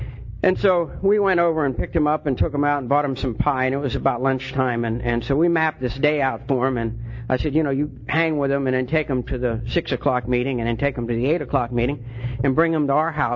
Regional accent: Ireland; And I'm the eldest son and the second child in a family of 11 children. I'm Irish.

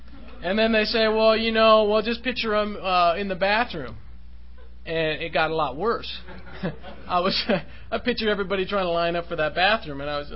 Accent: California, United States; When I was in Spain, I was raised in America. I had American history crammed down my throat. I had a very American perspective.

